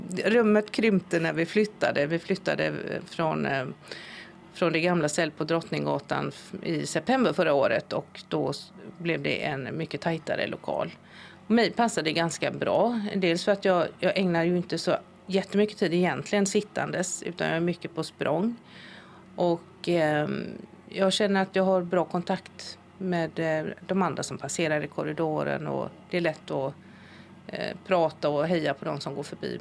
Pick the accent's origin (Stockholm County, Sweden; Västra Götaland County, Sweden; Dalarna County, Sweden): Västra Götaland County, Sweden; Gothenburg; Det är en väldigt stor skillnad från där jag kommer från Göteborg.